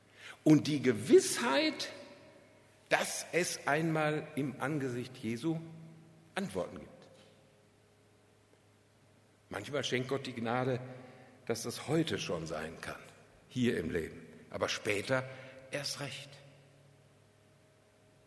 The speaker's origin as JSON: {"language": "German", "town": "Bünde", "region": "North Rhine-Westphalia", "country": "Germany", "tie": "born or raised there", "said": "Bünde, ist ja meine Heimat."}